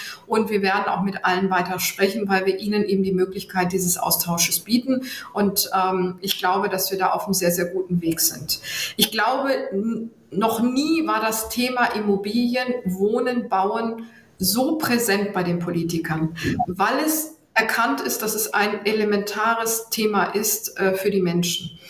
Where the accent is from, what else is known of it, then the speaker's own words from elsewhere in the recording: Hamburg, Germany; Insbesondere auch Stadtstaat, Hamburg, meine Heimatstadt